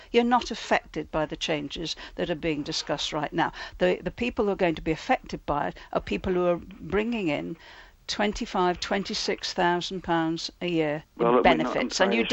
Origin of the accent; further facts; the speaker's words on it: Liverpool, North West England, United Kingdom; Remember, I come from Liverpool.